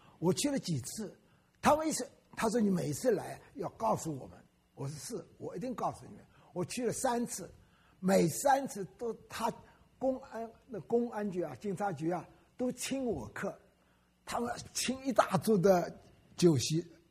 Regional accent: Wenzhou, Zhejiang, China; 温州是我的老家，所以我去呢， 我觉得年纪大了，我快90岁的人了

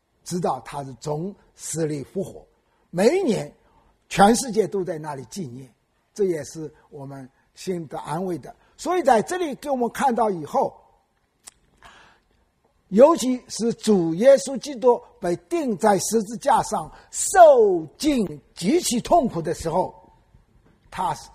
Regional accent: China; 你们知道我们中国人从前

